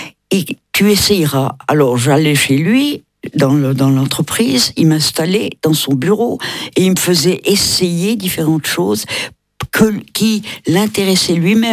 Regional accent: Cortaillod, Neuchâtel, Switzerland; je viens de Courtaillot

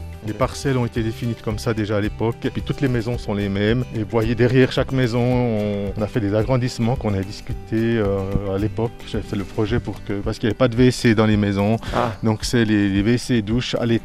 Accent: Delémont, Jura, Switzerland; also born or lived in Develi; Oui, j'ai grandi ici. Quoi. On a déménagé de Develi à l'âge de 6 ans et j'ai fait toutes mes classes à Delémont dans cette maison ici.

